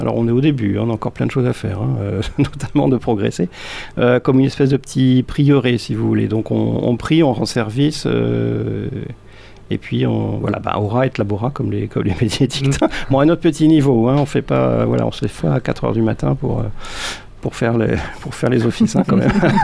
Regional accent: Normandy, France; Moi, je suis normand.

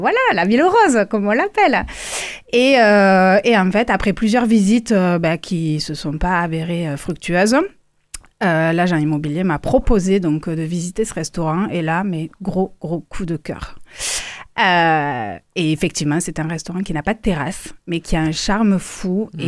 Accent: Toulouse, Occitanie, France; born there; also born or lived in Paris; moi j'ai décidé de revenir dans ma ville natale, donc Toulouse, après des années à Paris.

